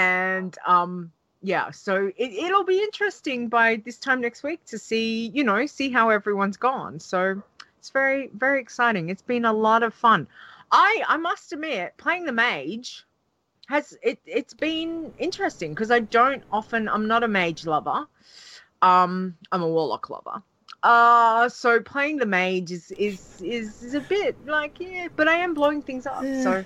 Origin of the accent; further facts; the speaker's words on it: Australia; one of the good things about being an Aussie who plays on US servers